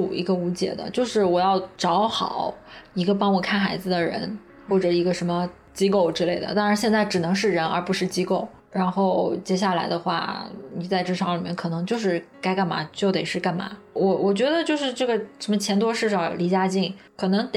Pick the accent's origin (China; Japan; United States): China; Nanjing, Jiangsu; 我们当时想说要不要在南京我的家乡开一个这个加盟店啊什么之类的